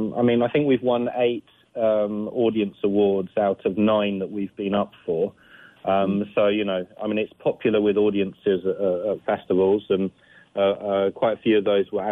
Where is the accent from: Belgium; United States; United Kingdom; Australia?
United Kingdom; I think growing up in Britain and the background that I come from